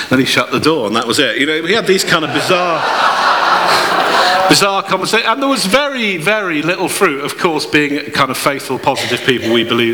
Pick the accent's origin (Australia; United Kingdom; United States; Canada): United Kingdom; England; we're also English. I know some of you would love to be English. I mean British. We're British.